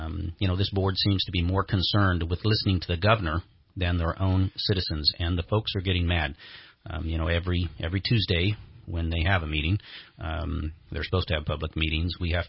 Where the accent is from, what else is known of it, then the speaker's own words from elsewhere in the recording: Redding, California, United States; Well, I grew up here in Reading and grew up in a family gun shop, which I still work at today. And so I've been in the county for over 50 years.